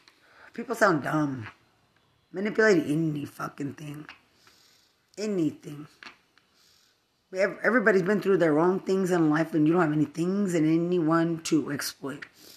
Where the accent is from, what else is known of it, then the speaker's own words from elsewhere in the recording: Lubbock, Texas, United States; People from other cities don't wish drugs on me because I'm from Lubbock and I finished college.